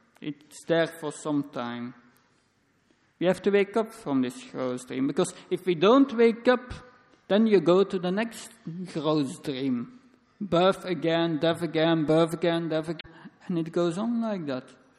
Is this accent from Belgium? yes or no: yes; Flanders, Belgium; first language Flemish; English is a second language; 40 years ago, I was raised in Flemish language.